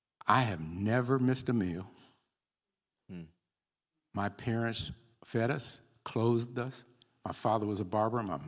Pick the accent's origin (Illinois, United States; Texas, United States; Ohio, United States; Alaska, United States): Ohio, United States; Cleveland; I grew up privileged. What's that mean? I grew up in Glenville in Cleveland. Anybody know Glenville?